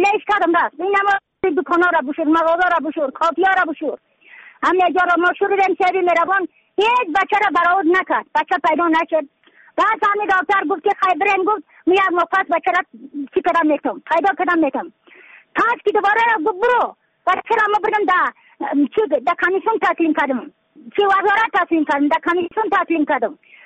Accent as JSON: {"language": "Persian", "town": "Yaftal", "region": "Badakhshan", "country": "Afghanistan"}